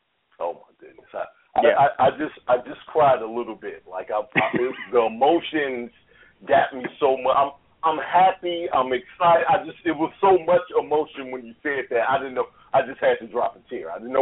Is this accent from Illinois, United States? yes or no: yes; Chicago, Illinois, United States; I'm from Chicago, so I'm definitely a Bulls fan.